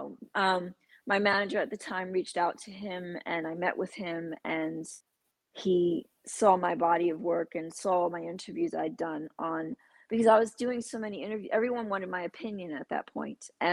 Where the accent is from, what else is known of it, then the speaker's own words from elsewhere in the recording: New York City, New York, United States; I'm from the South Bronx. I'm not from LA, right? Okay. So I'm from New York. So I'm a New Yorker.